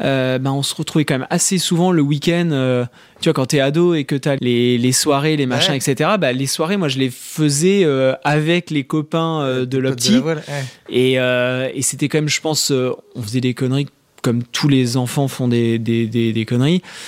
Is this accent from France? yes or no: yes; Nouvelle-Aquitaine, France; moi, je suis né en Charente. J'ai grandi dans le cognac, c'est là, dans les vignes. On fait du cognac. Autour de la maison de mes parents, là où j'ai grandi.